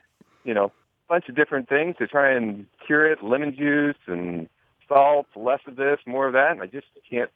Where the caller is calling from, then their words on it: Vina, California, United States; Calling from Vina, California.